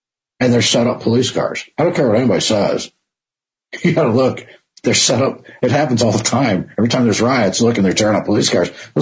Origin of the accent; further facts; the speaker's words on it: Michigan, United States; I grew up in Detroit in the late 60s, just south of Detroit.